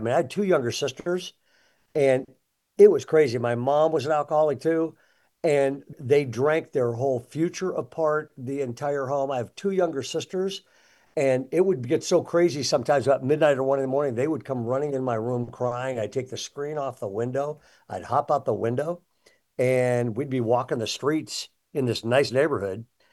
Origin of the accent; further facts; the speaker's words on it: California, United States; I grew up in Southern California.